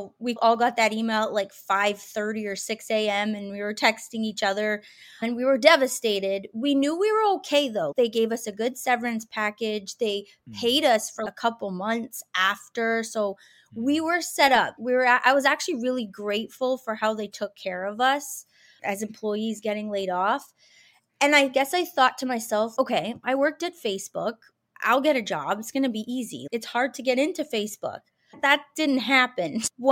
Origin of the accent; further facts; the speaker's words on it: Montreal, Quebec, Canada; now in United States; originally I'm from Montreal, Canada. So Canadian living in the United States.